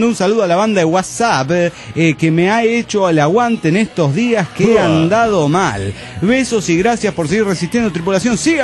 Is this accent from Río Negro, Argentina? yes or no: yes; Chichinales, Río Negro, Argentina; now in Neuquén, Argentina; de Chichinales, ahora en Neuquén.